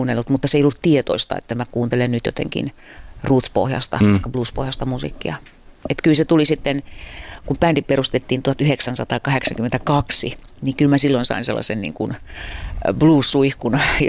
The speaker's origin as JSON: {"language": "Finnish", "town": "Juva", "region": "South Savo", "country": "Finland", "said": "Mä olen maaseudulta kotoisin, tuolta Juvalta"}